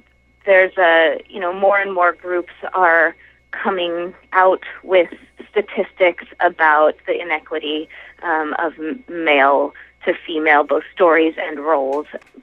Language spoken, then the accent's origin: English; Massachusetts, United States; I'm from Massachusetts and went to take some classes